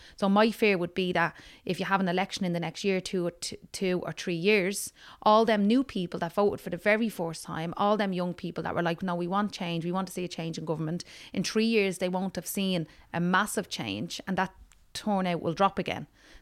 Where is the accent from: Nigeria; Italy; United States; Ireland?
Ireland; Dublin, Leinster; now in Tallaght, Ireland; we came from Ballymun, you had a lot of people from Crumlin and whatever, all being put out to Tallaght to the suburbs, right?